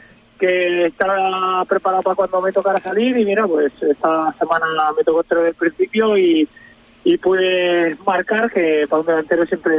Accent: Cartagena, Region of Murcia, Spain; yo soy de Murcia, de Cartagena, y pensaba que iba a haber un clima parecido

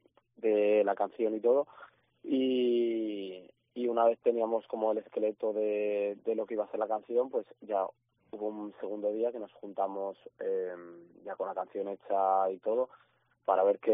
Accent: Gijón, Asturias, Spain; also born or lived in Mieres; yo soy adoptado aquí en Gijón, por así decirlo. Sí. Mis padres no son de aquí, pero según nací yo en Mieres, ahí en Río Turbio, se mudaron a Gijón para que tuviera yo aquí una vida con más facilidades

